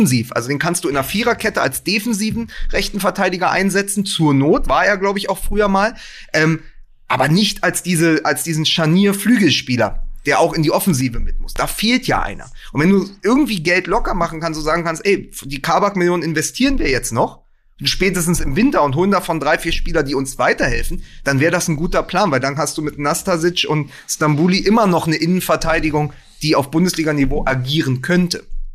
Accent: Berlin, Germany; als Berliner

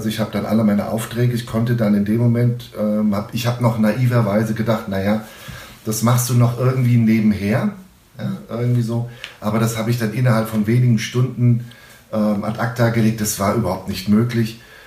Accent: Frankfurt, Hesse, Germany; now in Hanau, Germany; also ich wohne ja in Hanau und komme aus Frankfurt.

